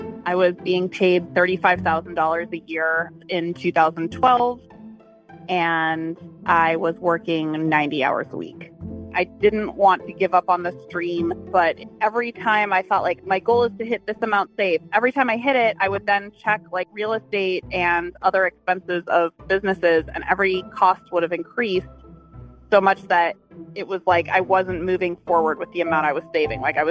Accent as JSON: {"language": "English", "town": "Brooklyn", "region": "New York", "country": "United States", "tie": "born or raised there", "said": "I am 33 years old, and I was born and raised in Brooklyn. I moved back to New York after graduating from college"}